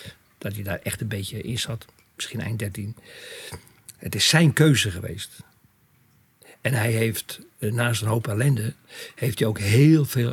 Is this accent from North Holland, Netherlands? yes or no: yes; North Holland, Netherlands; En bij ons in West-Friesland. West-Friesland is wereldberoemd in Nederland.